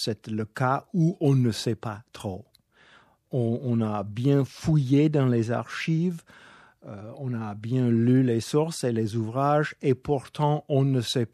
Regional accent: United States; French is a second language; now in Paris, France; vous allez entendre tout de suite que je suis américain.

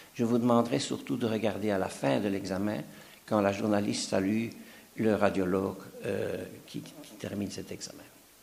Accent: Belgium; Vous savez que je viens de Belgique

